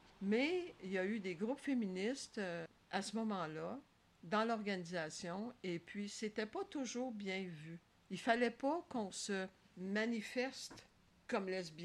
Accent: Ottawa, Ontario, Canada; now in Montréal, Canada; je ne suis pas québécoise d'origine, je suis franco-ontarienne. Donc, je suis déménagée d'Ottawa à Montréal.

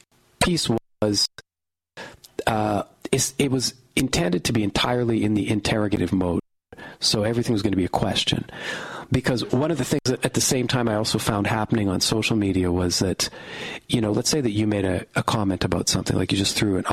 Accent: Western Canada, Canada; I grew up in Western Canada.

